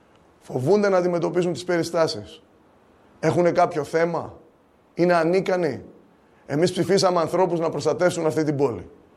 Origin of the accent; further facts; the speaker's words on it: Katerini, Central Macedonia, Greece; να γλιτώσουμε από το περιβαλλοντικό έγκλημα που γίνεται στην πόλη μου, στην Κατερίνη.